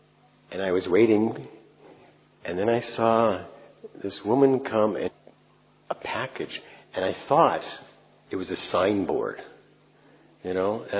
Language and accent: English; Midwest, United States; if you know the United States, I'm from the Midwest. We don't promote ourselves too much.